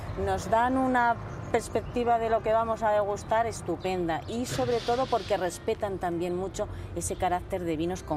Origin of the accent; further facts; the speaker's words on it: Madrid, Community of Madrid, Spain; now in Navalcarnero, Spain; como yo vengo de Madrid, a mí también me tira mucho San Isidro.